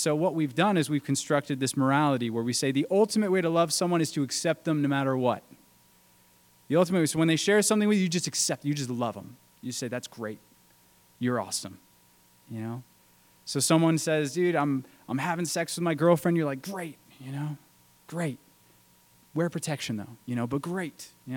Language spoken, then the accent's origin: English; United States; I was taught as an American that if you're wealthy, it's because you worked hard.